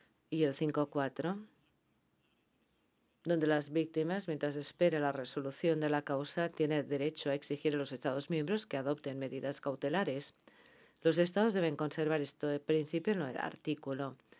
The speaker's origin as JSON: {"language": "Spanish", "country": "Senegal", "said": "soy de Senegal."}